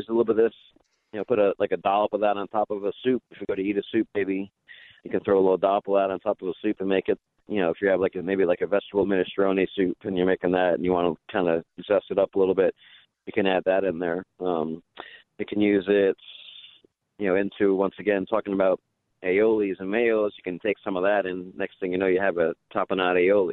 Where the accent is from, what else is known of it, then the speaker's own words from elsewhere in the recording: New York, United States; I'm from New York, and I love pepperoni and cheese pizza.